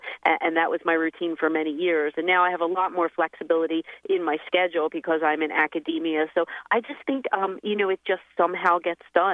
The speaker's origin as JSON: {"language": "English", "town": "Philadelphia", "region": "Pennsylvania", "country": "United States", "tie": "born or raised there", "also_born_or_lived": "New York / Washington / Europe", "said": "I grew up just outside Philadelphia, where I am presently. But in the intervening time, I spent many years away, New York, Washington, and about 5 years in Europe as well."}